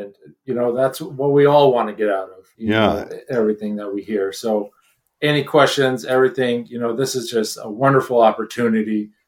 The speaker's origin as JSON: {"language": "English", "town": "Lake Havasu City", "region": "Arizona", "country": "United States", "tie": "born or raised there", "said": "So I was born and raised in Lake Havasu City, Arizona. It was kind of the party central the time that I was growing up for MTV and spring break."}